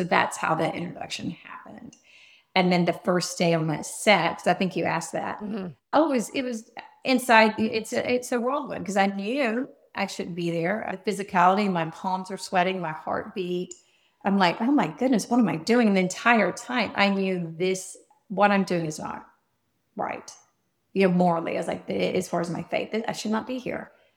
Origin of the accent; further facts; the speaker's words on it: Georgia, United States; I mean, at first, since I was a small town girl and growing up in Georgia, and we went traveling to Tennessee, like the Great Smoky Mountains in Florida.